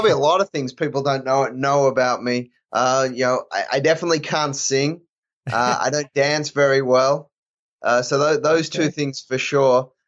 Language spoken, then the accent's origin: English; Australia; moved away as an adult; now in United States; I grew up in Australia